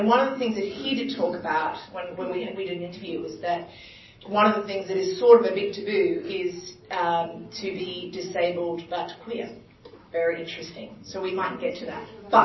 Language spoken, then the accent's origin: English; Queensland, Australia; I'm from Queensland, so it's very important, yes.